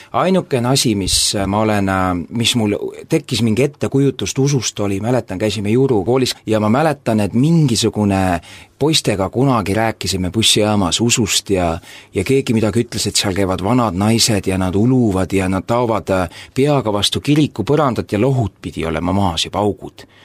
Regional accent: Kuimetsa, Rapla County, Estonia; also born or lived in Tallinn; Raplas olen sündinud ja minu kodukoht on siis Kuimetsa ja ma olen seal ka üles kasvanud ja ma olen ka seal elanud. Koolipõlves sai ka Tallinnas elatud ja peale seda natukene, nii et olen ka Tallinnas siis mingi aeg elanud. Nüüd ma olen omadega tagasi siis oma kodukohas Kuimetsas

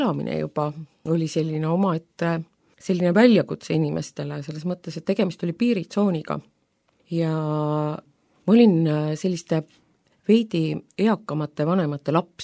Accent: Lääne-Viru County, Estonia; Mina olen pärit Lääne-Virumalt. Ja kõik mu juured ongi päris kindlalt seal Virumaa pinnas. Mõlemate vanemate vanemad elasid seal.

